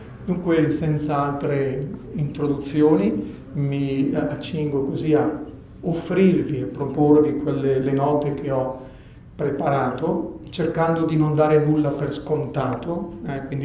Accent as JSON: {"language": "Italian", "town": "Bergamo", "region": "Lombardy", "country": "Italy", "said": "Come avete ascoltato, vengo dalla zona di Bergamo."}